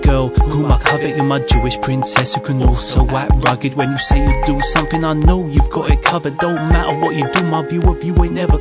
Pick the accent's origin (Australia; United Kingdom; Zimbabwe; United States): United Kingdom; I spent my life growing up in the United Kingdom of Great Britain, but these days I feel more like it's United Kingdom of Racism.